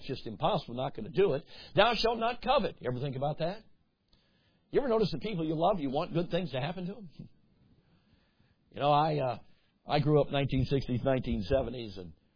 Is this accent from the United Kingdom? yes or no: no; Chicago, Illinois, United States; now in Milwaukee, United States; I now live in Milwaukee. They call it soda. And I grew up in Chicago. We called it pop.